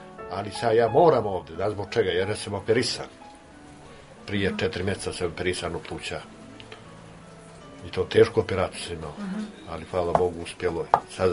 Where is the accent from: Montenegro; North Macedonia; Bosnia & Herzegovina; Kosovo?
Montenegro; Gračanica, Andrijevica; born there; Rođen sam u Crnoj Gori, opština Andrijevica, selo Gračanica i imam 48 godina. 68. godište, januar mjesec 20.